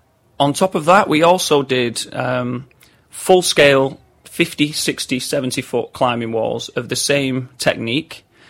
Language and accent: English; Manchester, North West England, United Kingdom; I'm from Manchester, England